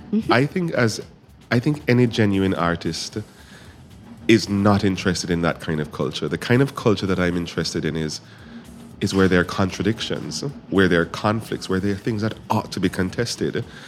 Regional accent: Jamaica; I'm Jamaican

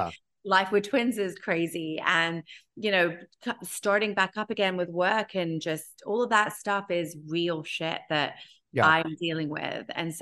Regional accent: United Kingdom; I'm very British in that way.

